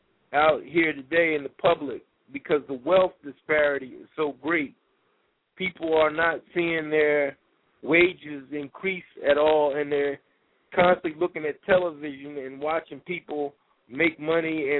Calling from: Philadelphia, Pennsylvania, United States; American citizen. I'm calling from Philadelphia.

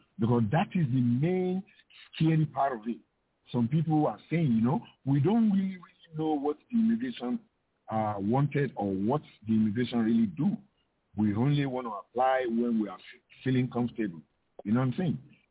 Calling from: Providence, Rhode Island, United States; Are you able to do any innovation work in Rhode Island? Because I'm calling from Providence.

